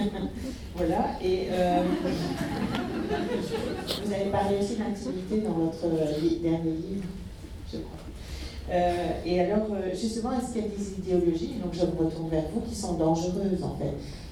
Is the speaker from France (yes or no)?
no; Belgium; parce que je suis belge.